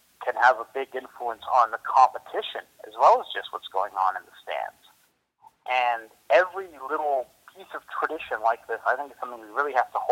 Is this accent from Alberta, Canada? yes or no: yes; Edmonton, Alberta, Canada; I'm in a pretty good mood that I'm from Edmonton